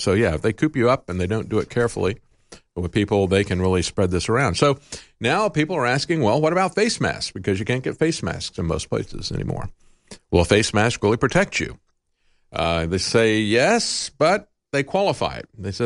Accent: Florida, United States; I grew up in Florida, used to do it all the time.

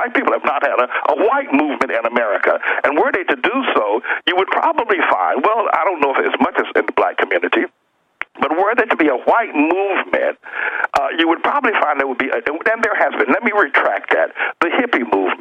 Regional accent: the South, United States; now in New York, United States; As you stated, I grew up in the South. I'm now up in New York, and I'm black.

